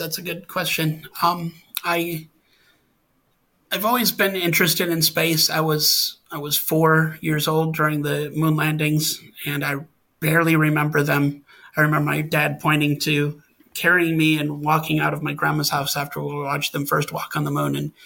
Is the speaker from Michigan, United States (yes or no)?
no; Wisconsin, United States; moved away as an adult; also born or lived in Montana; I grew up in Wisconsin. I moved out to Montana to go to graduate school at Montana State University in Bozeman.